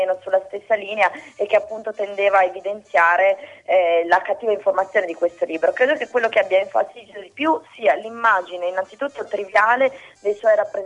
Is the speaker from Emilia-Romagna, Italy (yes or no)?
yes; Emilia-Romagna, Italy; accent: Modenese; sentendo il mio accento modenese disse